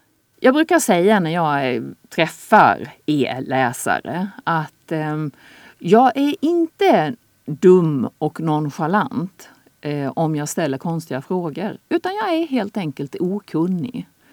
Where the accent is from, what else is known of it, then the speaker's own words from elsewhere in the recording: Halland County, Sweden; Och eftersom jag är från Halland så var jag hemma i mitt föräldrahem. Jag är uppvuxen på en bondgård i Halland.